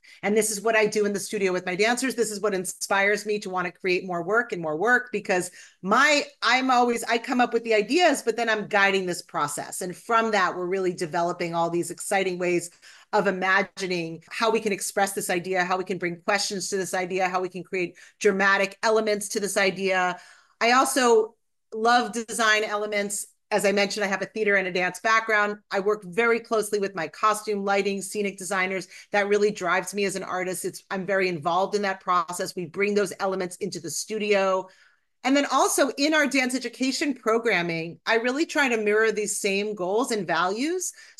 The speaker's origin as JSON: {"language": "English", "town": "Brookline", "region": "Massachusetts", "country": "United States", "tie": "born or raised there", "said": "I grew up outside of Boston in Brookline, Mass, and the public school systems had a wonderful arts program, and I had great dance and drama teachers."}